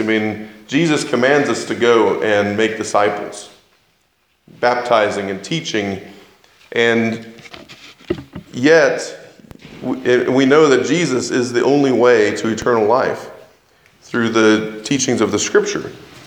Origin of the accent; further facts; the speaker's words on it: Oklahoma, United States; I'm from Oklahoma, so I can say that.